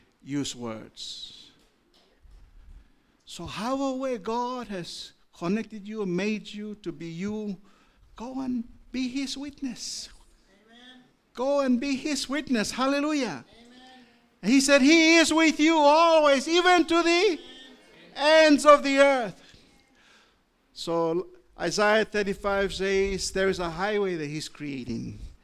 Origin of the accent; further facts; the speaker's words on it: Papua New Guinea; English is a second language; That's why I love my country of more than 850 nationalities. 850 different languages. So I can speak my mother tongue, I can speak English, I can speak French